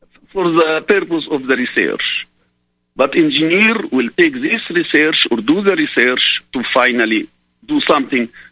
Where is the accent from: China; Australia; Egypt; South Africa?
Egypt; English is a second language; now in United States; I am originally from Egypt. From the Coptic minority in Egypt, which are the Christians of Egypt.